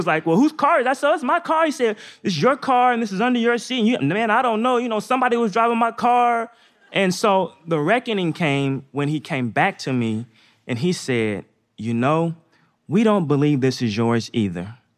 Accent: Northeast, United States; So I grew up in the Northeast. I played basketball just like all the other kids when I was young.

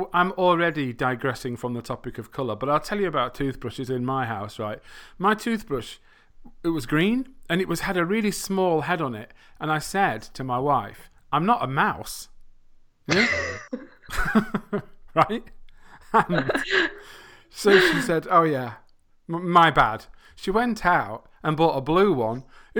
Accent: England, United Kingdom; because I'm from England land.

